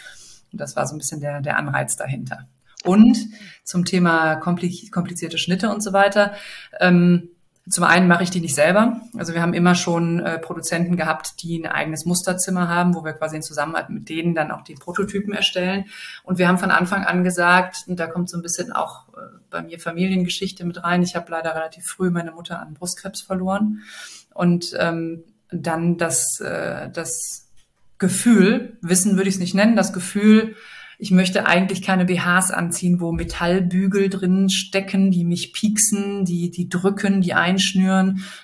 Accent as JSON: {"language": "German", "town": "Bonn", "region": "North Rhine-Westphalia", "country": "Germany", "said": "Köln, wir kommen beide aus Bonn, ist irgendwie um die Ecke"}